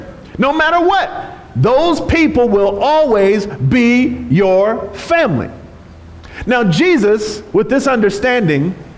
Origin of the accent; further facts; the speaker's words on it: California, United States; born there; My mother was from Arkansas. My father was from Alabama. They met in California. I was born here in California.